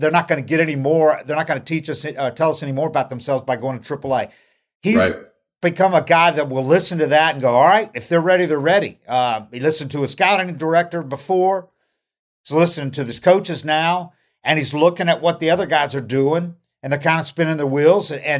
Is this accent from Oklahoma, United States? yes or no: no; Arkansas City, Kansas, United States; the guy that's from my hometown of where I went to high school in junior high, Ark City.